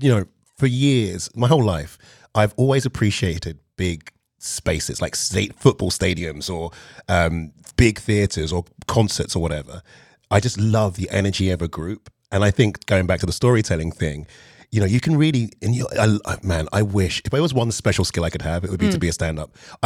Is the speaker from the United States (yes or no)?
no; London, United Kingdom; I grew up in South London. It's like probably what's equivalent. It's like, I don't know, the Bronx of London.